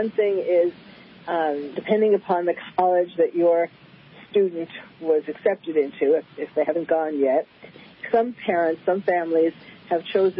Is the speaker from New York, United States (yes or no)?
yes; New York, United States; now in California, United States; I mean, I was born and bred in New York, and I went to a temple school from the time that I was, I don't know, five or something.